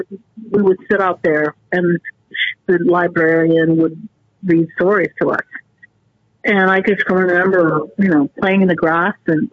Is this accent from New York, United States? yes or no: no; Connecticut, United States; growing up in my hometown. It had the most beautiful, I would say this town is about 20 minutes away, the actual town center, and I think has probably the most exquisite town green of any community I've ever seen in Connecticut.